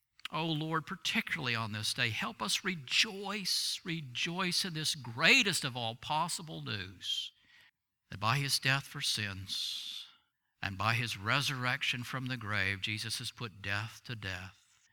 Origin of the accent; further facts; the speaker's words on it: Alabama, United States; I know a man back in my hometown in Alabama